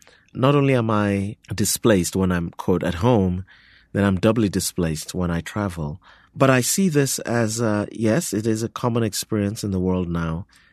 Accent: Nigeria; now in United States; I'm from two different countries. I grew up in Nigeria. I've lived in the U.S. for even longer than I lived in Nigeria. I have citizenship in both places

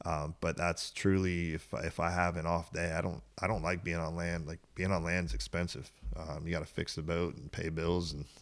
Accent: Tierra Verde, Florida, United States; You know, I was born and raised on Tierra Verde.

